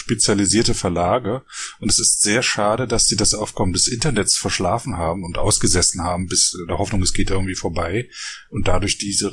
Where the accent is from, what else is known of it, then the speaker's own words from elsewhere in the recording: Frankfurt, Brandenburg, Germany; weil das durch meine Heimatstadt verläuft, der Fluss Frankfurt-Oder